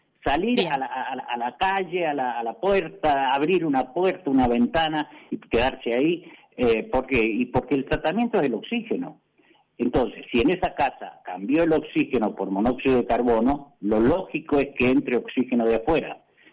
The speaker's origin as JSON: {"language": "Spanish", "region": "Mendoza", "country": "Argentina", "tie": "born or raised there", "said": "yo soy nacido en Mendoza, en la zona sur, y hacía mucho frío, y yo me acuerdo cuando yo era chico"}